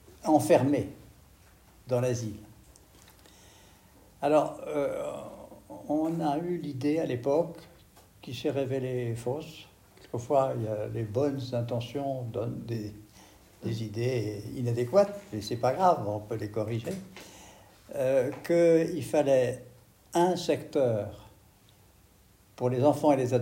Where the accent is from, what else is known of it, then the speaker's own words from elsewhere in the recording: Paris, Île-de-France, France; J'ai fait toute ma formation à Paris, hein, je suis parisien d'origine, donc dans les hôpitaux de la science publique parisienne. Et puis je suis parti en province, d'abord à Brest